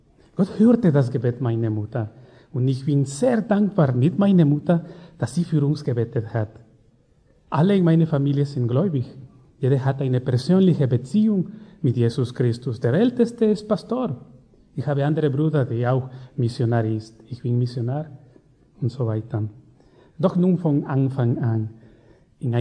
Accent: Ecuador; German is a second language; now in Germany; Ich komme aus Ecuador. Ich bin in Ecuador geboren und aufgewachsen. Ich bin … eine DMG-Missionarin.

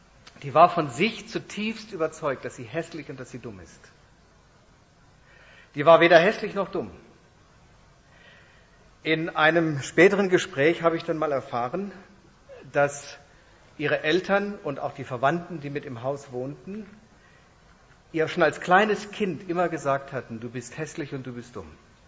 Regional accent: Germany; Ich habe Amerikaner beobachtet und wenn die über sich selbst gesprochen haben, da habe ich als Deutscher eine Gänsehaut gekriegt.

